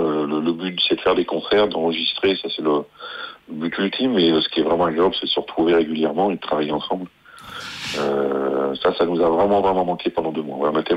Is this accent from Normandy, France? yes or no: no; Villefranche-sur-Saône, Auvergne-Rhône-Alpes, France; Nous sommes tous originaires de Villefranche et du Beaujolais, donc sauf notre bassiste qui est, lui, vient de Lyon.